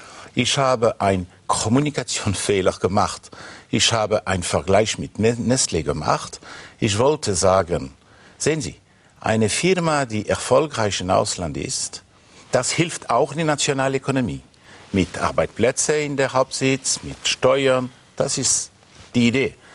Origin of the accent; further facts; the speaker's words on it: Switzerland; first language French; German is a second language; da meine Muttersprache ist Französisch, nicht die korrekte Wörter gefunden.